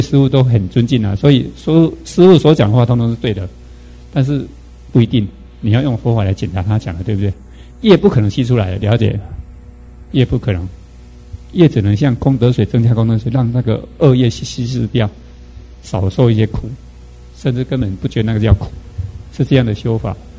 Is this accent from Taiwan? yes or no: yes; Taiwan; 但是我们中国人、台湾人、华人哦，都很依赖这个的